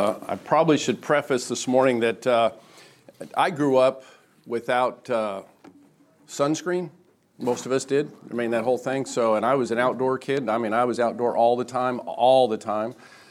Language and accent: English; Oregon, United States; And I had been growing up in Oregon with the nice, cool weather